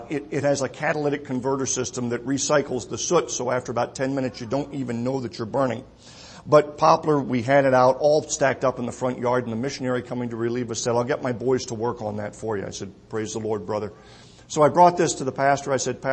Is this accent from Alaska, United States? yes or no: yes; Alaska, United States; I was born and raised in Alaska, and I wanted a wood stove in my house.